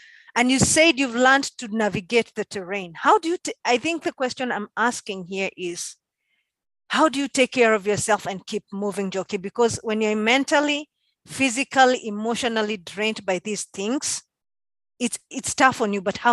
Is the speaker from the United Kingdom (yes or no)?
no; Kenya; especially as a Kenyan, as an African